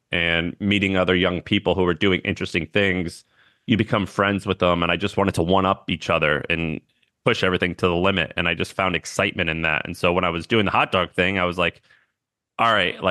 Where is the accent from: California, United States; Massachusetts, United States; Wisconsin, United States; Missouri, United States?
Missouri, United States; St. Louis; also born or lived in Nashville; So I was born and raised in St. Louis. When I was 18, I went to Nashville, Tennessee to go to college.